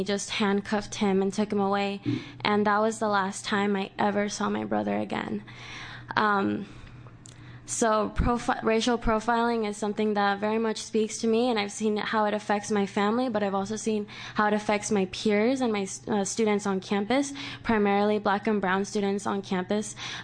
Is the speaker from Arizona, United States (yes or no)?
yes; Arizona, United States; now in Eugene, United States; I was raised in Arizona, so I've lived in a state that basically approved of racially profiling primarily immigrant communities under SB 1070